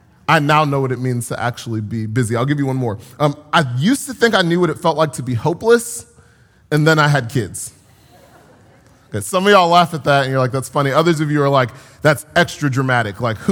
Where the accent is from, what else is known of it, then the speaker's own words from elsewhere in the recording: Atlanta, Georgia, United States; I'm from Atlanta, Georgia. I drove about 13 hours in the car to get here.